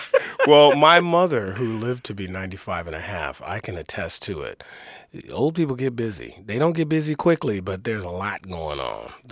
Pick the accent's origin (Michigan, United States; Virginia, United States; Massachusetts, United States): Michigan, United States; Detroit; I'm from Detroit.